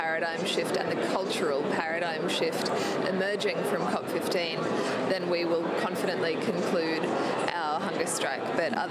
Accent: Australia; moved away; I'm from Australia, but I've been living in Europe for the last year, and I had my 24th birthday on day 10 of the hunger strike

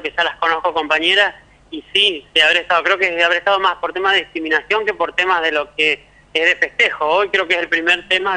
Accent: Santa Fe, Argentina; saben que yo soy santafesina y aquí me quedo

